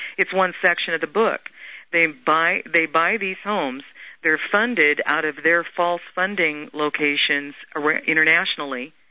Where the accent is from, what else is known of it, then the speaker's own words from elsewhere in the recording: Midwest, United States; now in California, United States; I grew up in the Midwest and moved to California.